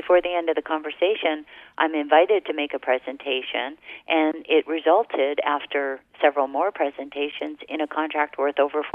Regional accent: Hawaii, United States; I was raised in Hawaii, and I'm fair, so I have lots of freckles.

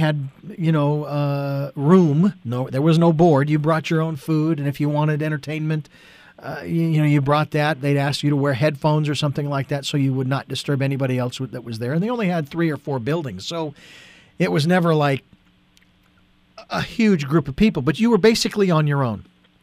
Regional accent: Phoenix, Arizona, United States; I actually went to a retreat center north of Phoenix, my hometown, Phoenix

